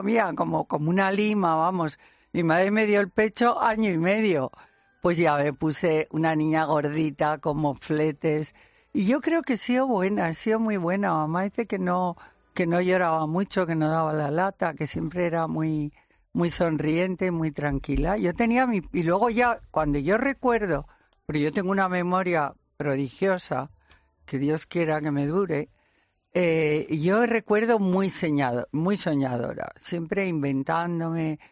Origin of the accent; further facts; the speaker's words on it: Logroño, La Rioja, Spain; also born or lived in León; yo nací en León, pero no viví en León. Nada más nacer, a mi padre le destinaron a Logroño, ciudad que adoro.